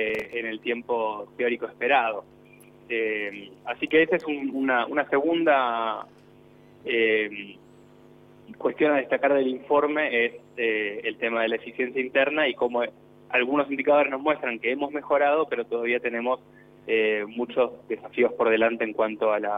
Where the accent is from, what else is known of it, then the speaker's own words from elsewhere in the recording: Argentina; somos más argentinos.